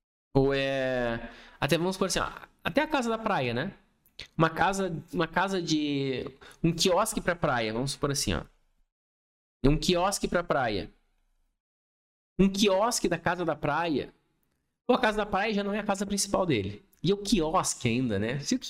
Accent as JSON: {"language": "Portuguese", "town": "Passo Fundo", "region": "Rio Grande do Sul", "country": "Brazil", "tie": "born there", "said": "Passo Fundo é uma cidade pequenininha, onde eu nasci, lá no interior do Rio Grande do Sul."}